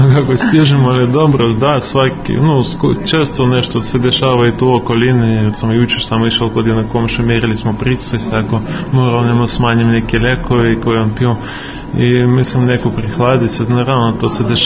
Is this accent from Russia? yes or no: yes; Moscow, Russia; Ja sam odrastao u Moskvi, ali kad sam odrastao, Moskva je bila malo drugči grad, bila ovako domaća atmosfera, neka mirni grad.